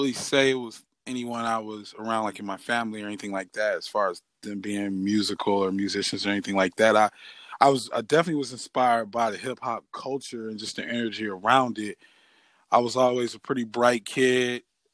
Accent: Chicago, Illinois, United States; also born or lived in Joliet; I grew up in Chicago. I was born in Chicago. I'm from Joliet, Illinois.

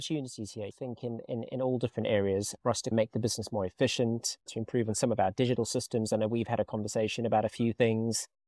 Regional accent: South Africa; Look, for those who don't know, I grew up in South Africa. I had the benefit of running, swimming, playing sport every day of the week. I had the benefit of good weather.

